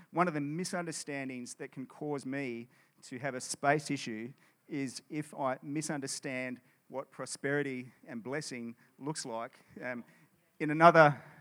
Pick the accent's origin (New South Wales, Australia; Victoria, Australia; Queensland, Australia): New South Wales, Australia; Sydney; Yeah. I mean, really, we're from Sydney.